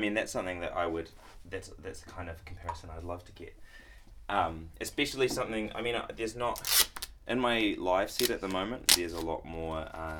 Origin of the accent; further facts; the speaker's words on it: Dunedin, Otago, New Zealand; the music that I love from Dunedin, my hometown